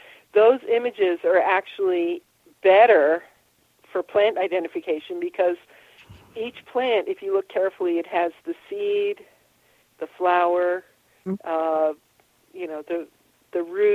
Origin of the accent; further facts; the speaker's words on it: New England, United States; They're in California, you know. I'm from New England, you know